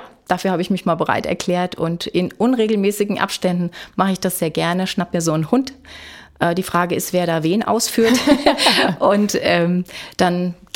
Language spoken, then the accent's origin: German; Offenbach, Hesse, Germany; Ich komme aus Offenbach um die Ecke